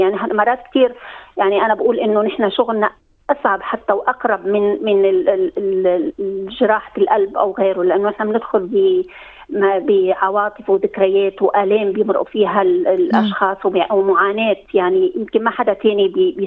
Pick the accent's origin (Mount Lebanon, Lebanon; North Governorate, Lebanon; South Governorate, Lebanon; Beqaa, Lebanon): South Governorate, Lebanon; Yaroun; now in Australia; وأعمل كأخصائية نفسية لأكثر من 25 سنة، من أصول لبنانية هجرت إلى أستراليا من حوالي 40 سنة تقريبا، من ضياع حلو كتير اسمه يارون بجنوب الجنوب بلبنان، ومعروفة بالهجرة على مدى الأجيال.